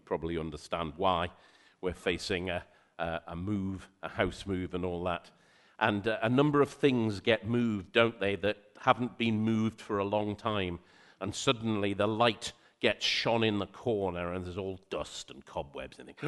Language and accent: English; North East England, United Kingdom; accent: Geordie; Just recently been in the Northeast, and that's probably why a little bit my Geordie accent's come out a little bit more this time.